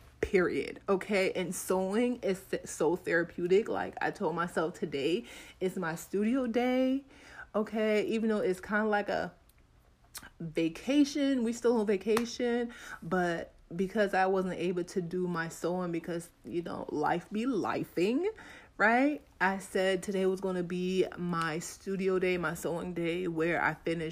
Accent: Jamaica; I'm an international woman. I'm from Jamaica.

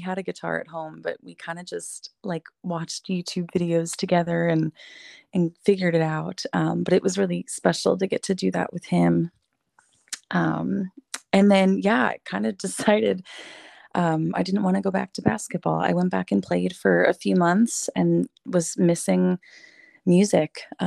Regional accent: St. Louis, Missouri, United States; I'm from St. Louis, Missouri, so I am born and raised there

